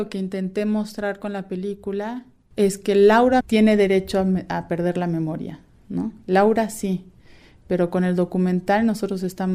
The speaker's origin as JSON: {"language": "Spanish", "country": "Mexico", "said": "como mexicana, porque soy mexicana también, tengo mi nacionalidad mexicana"}